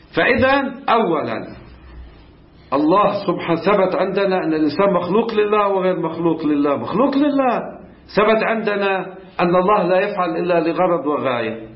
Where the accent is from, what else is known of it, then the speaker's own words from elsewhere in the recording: Lebanon; مثلا عندنا بلبنان ما شاء الله صارت دولة نفطية